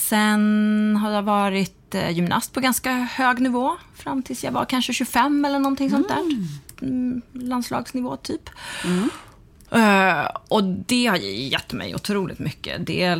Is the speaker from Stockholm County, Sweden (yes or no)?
no; Falun, Dalarna County, Sweden; also born or lived in Thailand; Jag kom till Sverige, adopterad från Thailand. Jag kom till Sverige som jag var 4 månader. Och är sen uppvuxen och fostrad i Falun, i Dalarna.